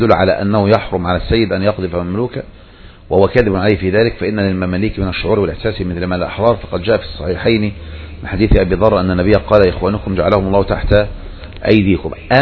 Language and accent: Arabic; Egypt